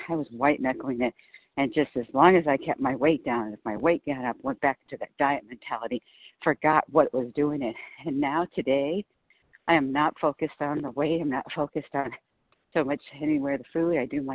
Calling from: California, United States; I'm from Southern California

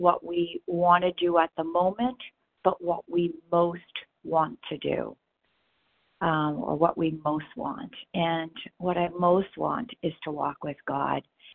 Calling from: Massachusetts, United States; Okay, great. Sorry about that. Massachusetts.

